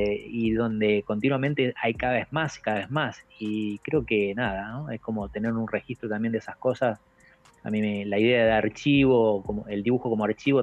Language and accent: Spanish; Puan, Buenos Aires Province, Argentina; born there; de Puan, que es el lugar donde yo nací